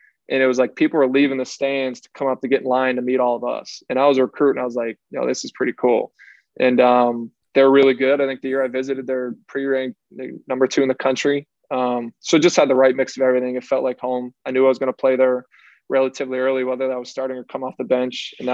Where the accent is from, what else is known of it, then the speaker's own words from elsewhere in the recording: Albany, New York, United States; I'm from Albany. It's not a big city.